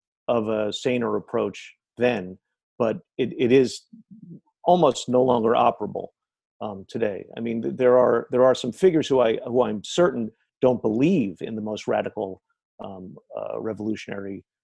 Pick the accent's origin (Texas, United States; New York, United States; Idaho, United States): New York, United States; as a New Yorker, having gone through just the daily punishing, dispiriting, rising death tolls.